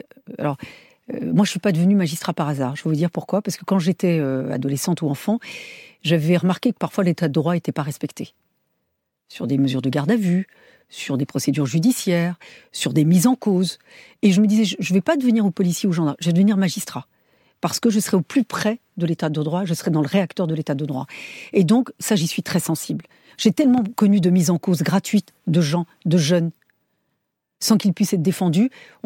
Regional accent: France; Je suis française

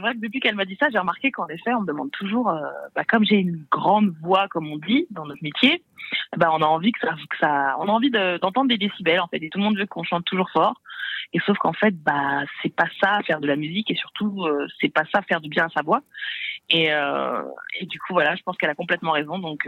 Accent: France; first language French; je suis française, que c'est ma langue.

